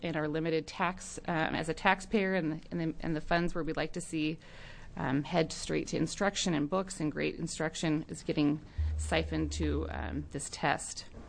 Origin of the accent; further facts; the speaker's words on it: McMinnville, Oregon, United States; I'm from McMinnville, Oregon.